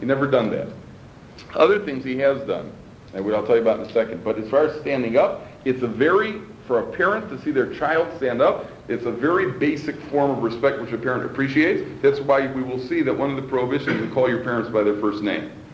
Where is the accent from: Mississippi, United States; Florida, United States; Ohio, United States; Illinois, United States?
Illinois, United States; Chicago; I'm from Chicago, by the way, if you didn't pick that up.